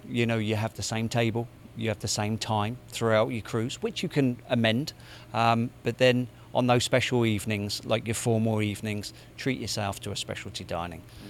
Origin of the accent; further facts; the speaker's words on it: Portsmouth, South East England, United Kingdom; I'm from Portsmouth in the United Kingdom.